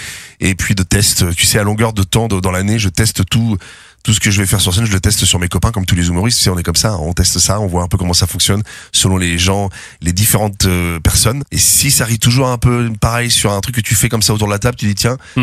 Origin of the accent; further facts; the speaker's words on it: Rouen, Normandy, France; quand je l'ai démarré le spectacle qu'on travaillait à Rouen, dans ma ville natale